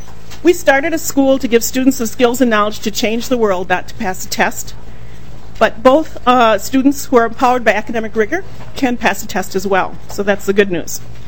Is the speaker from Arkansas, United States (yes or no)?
no; Eagan, Minnesota, United States; In 1967, I was 10 years old. I grew up in Eagan, Minnesota, lived my whole life there.